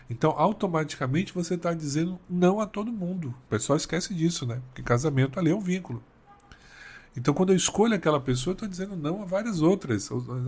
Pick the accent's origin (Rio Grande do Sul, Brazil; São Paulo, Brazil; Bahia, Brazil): Bahia, Brazil; vira e mexe, como bom baiano, a expressão, né?